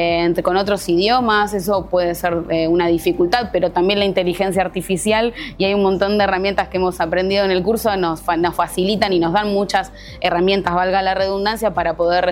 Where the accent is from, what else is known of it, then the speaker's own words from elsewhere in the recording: Argentina; soy de Argentina